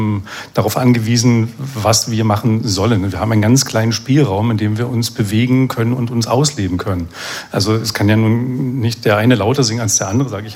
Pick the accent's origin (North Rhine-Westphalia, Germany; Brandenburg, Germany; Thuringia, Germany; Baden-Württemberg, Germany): Thuringia, Germany; Na, ich komme ja ursprünglich und gebürtig aus Thüringen